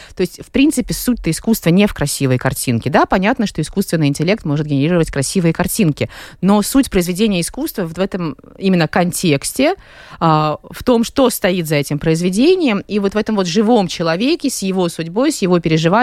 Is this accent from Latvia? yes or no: yes; Latvia; Я родилась в Латвии, и я даже закончила местную латвийскую академию художеств. До этого был колледж Розенталя. То есть, в принципе, я такая армянка балтийского разлива.